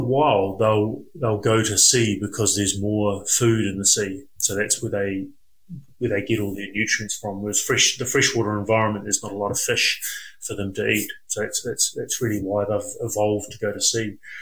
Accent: Chatham Islands, New Zealand; I was brought up on Rikuhu, so Chatham Islands, a small island, pretty much in the middle of the Pacific Ocean, actually, between New Zealand and Chile. And I was brought up there for the first 20 years of my life.

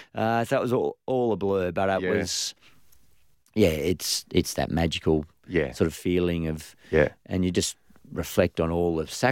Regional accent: New South Wales, Australia; I grew up regionally in New South Wales, so being a little bit smaller and slower than, say, Sydney or Melbourne

